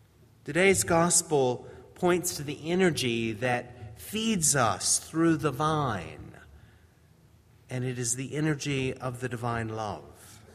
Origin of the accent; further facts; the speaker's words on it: the South, United States; After all, I grew up in the South.